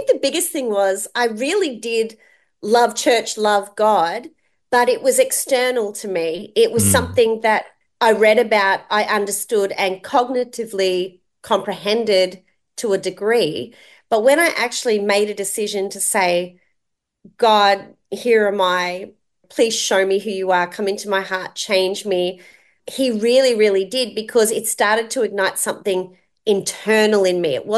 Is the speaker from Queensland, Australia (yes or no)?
no; Melbourne, Victoria, Australia; born there; I was born in Panch Hospital in Melbourne.